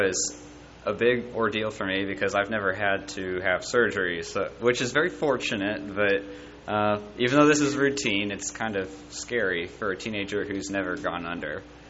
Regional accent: Atlanta, Georgia, United States; we're from Atlanta, Georgia.

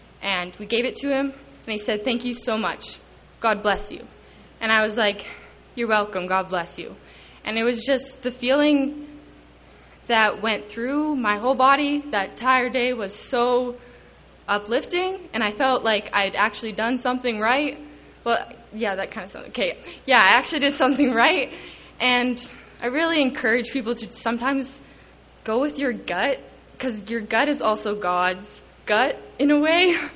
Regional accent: Calgary, Alberta, Canada; from Calgary, Alberta.

